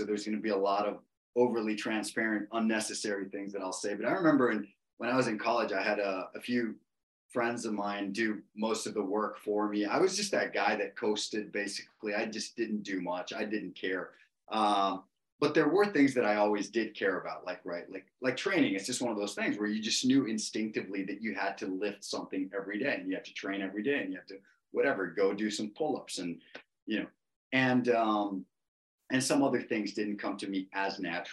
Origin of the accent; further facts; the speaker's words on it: Costa Rica; So I'm from Costa Rica, right?